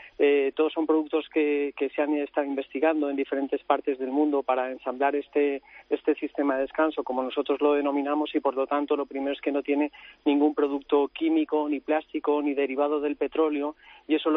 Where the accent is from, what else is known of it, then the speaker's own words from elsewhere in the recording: Spain; yo lo digo con orgullo como español